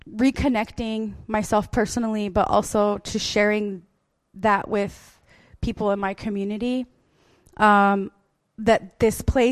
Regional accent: Jemez Pueblo, New Mexico, United States; I am from the Pueblo of Jemez. In New Mexico, which is, you know, one of the four corner states. I am not of Diné

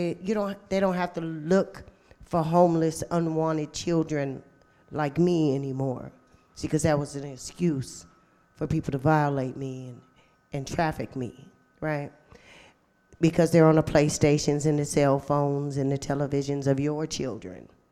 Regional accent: Detroit, Michigan, United States; I remember in Detroit, right? And I'm from Detroit, and we went to Lansing

